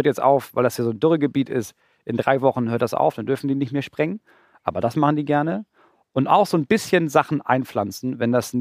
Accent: Schleswig-Holstein, Germany; ich aufgewachsen bin in Kleinbackau bei Kiel in so einem uralten Dreiständerhaus mit so einem riesigen Reetdach. Und deswegen war, wir sind da weggezogen, als ich 3 war.

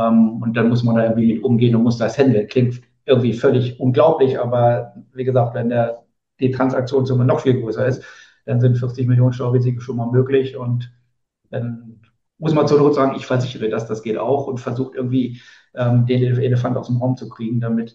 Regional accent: Hamburg, Germany; ich habe hier als Hamburger Jung was aufgebaut

